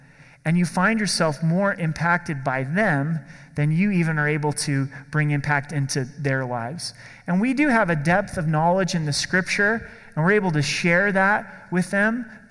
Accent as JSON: {"language": "English", "region": "Oregon", "country": "United States", "tie": "born or raised there", "said": "In my home state of Oregon, which has gone out of control in a lot of ways"}